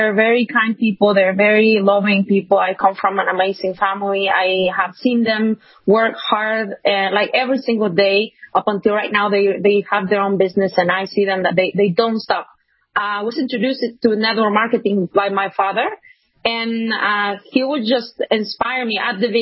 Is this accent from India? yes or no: no; Mexico; I'm from Mexico. I'm currently living in Mexico as well, and it is kind of freezing here also